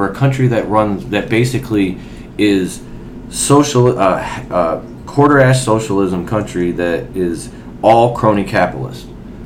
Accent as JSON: {"language": "English", "town": "Holly", "country": "United States", "tie": "born or raised there", "said": "Because I grew up in Holly, and I lived in Holly. And I was there in Holly"}